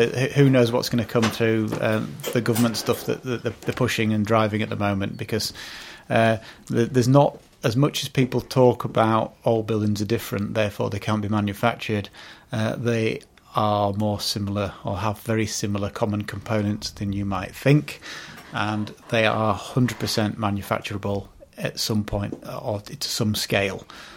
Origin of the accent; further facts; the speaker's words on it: Yorkshire and the Humber, United Kingdom; And I wanted it in Yorkshire because I'm a Yorkshireman.